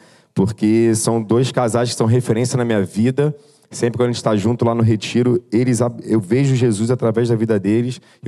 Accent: Rio de Janeiro, Brazil; Eu sou da Tijuca

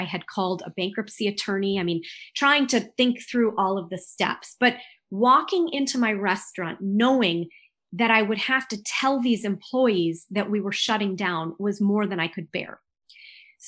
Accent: St. Paul, Minnesota, United States; I'm actually from St. Paul, Minnesota.

